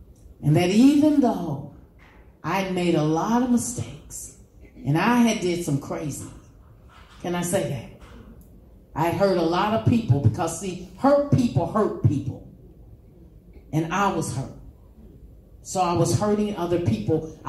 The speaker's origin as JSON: {"language": "English", "town": "Hamilton", "region": "Ohio", "country": "United States", "said": "because I was from Hamilton."}